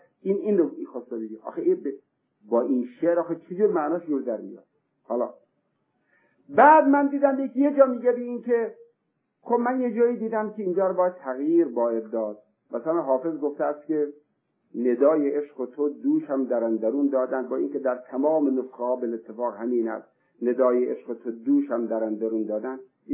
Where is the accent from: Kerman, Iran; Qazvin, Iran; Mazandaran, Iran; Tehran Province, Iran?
Mazandaran, Iran; Sari; من خودم اهل ساری هستم، ساری ما دارالمؤمنین هست